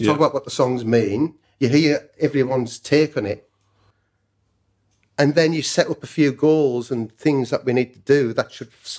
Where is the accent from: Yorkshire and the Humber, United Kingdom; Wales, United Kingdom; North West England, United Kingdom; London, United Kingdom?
North West England, United Kingdom; Mate, I'm a welder from Cumbria.